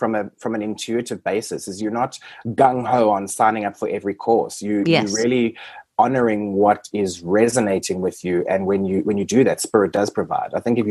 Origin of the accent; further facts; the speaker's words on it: South Africa; being on a South African passport, the visa situation is rather tricky